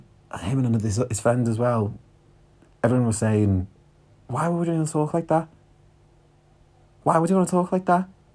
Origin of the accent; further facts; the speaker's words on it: London, United Kingdom; accent: London; Obviously, I spoke in that in my London accent.